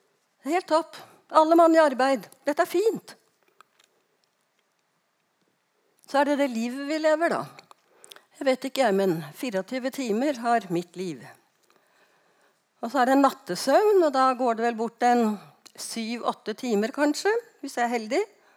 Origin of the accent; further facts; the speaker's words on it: Eastern Norway, Norway; For som østlending så tror jeg ikke på det. Som pensjonert pastor så tror jeg ikke på det.